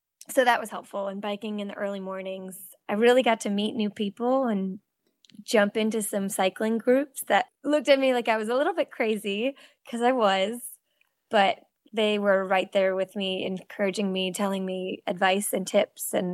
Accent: Massachusetts, United States; I grew up swimming in Cape Cod and teaching swim lessons.

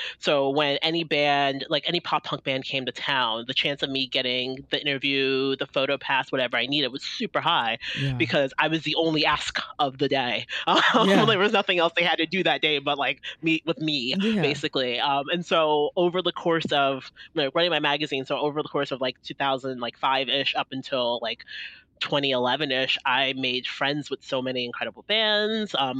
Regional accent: Baltimore, Maryland, United States; And so I grew up in Baltimore, right? Baltimore is what's referred to as like a B market when it comes to touring.

